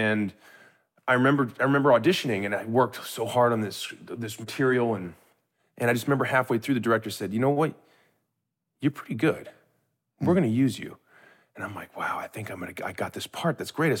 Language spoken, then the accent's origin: English; Lake Stevens, Washington, United States; I grew up in a town called Lake Stevens in Washington State